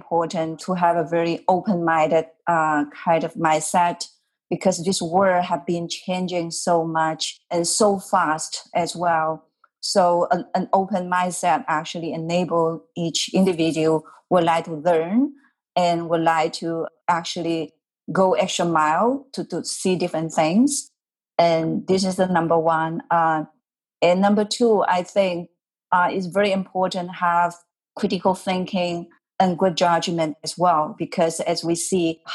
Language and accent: English; China; English is a second language; now in Canada; I would say I'm from China, but currently I'm living in Canada. I'm a Canadian as well.